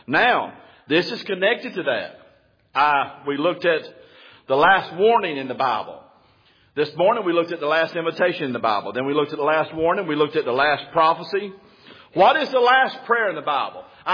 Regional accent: Alabama, United States; Yeah, see, I'm from Alabama. We don't count good.

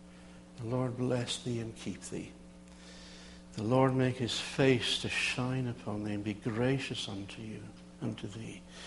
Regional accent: Illinois, United States; I was born and raised in Illinois. I've only ever lived here.

